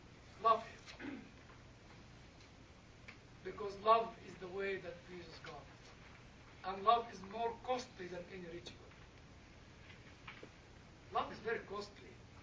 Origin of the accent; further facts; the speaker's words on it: Egypt; Because, you see, in the way I was brought up in Egypt, you know, you catch a cow or a sheep or a goat, whatever, and you cut it up, you know.